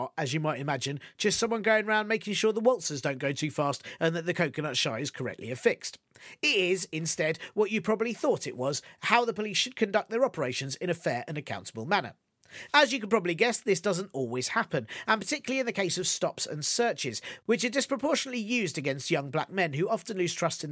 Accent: London, United Kingdom; Where I grew up in North London

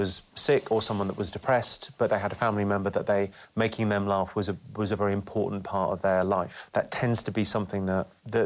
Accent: London, United Kingdom; back to Ireland and you'd go, everyone in Ireland would go, oh, the two English brothers, and then you go back to London and we'll go, oh, you sound Irish.

